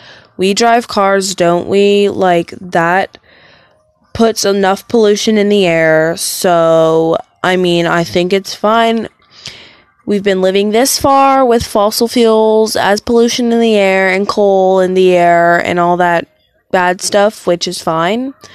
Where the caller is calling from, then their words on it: Texas, United States; I'm calling from Texas.